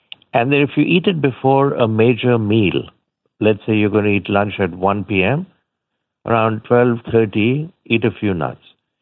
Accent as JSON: {"language": "English", "country": "India", "tie": "born or raised there", "said": "I remember growing up in India, my grandparents always gave me almonds"}